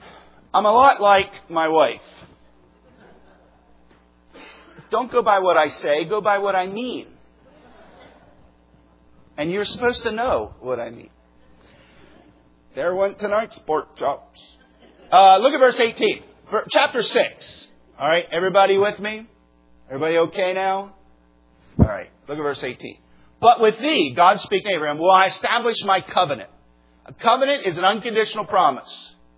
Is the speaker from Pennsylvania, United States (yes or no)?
yes; Telford, Pennsylvania, United States; moved away as an adult; also born or lived in Chattanooga, Tennessee; 1981, I moved from Telford, Pennsylvania, to Chattanooga, Tennessee. I enrolled at Tennessee Temple University. That was the last time I've lived at home. I was 21 years old.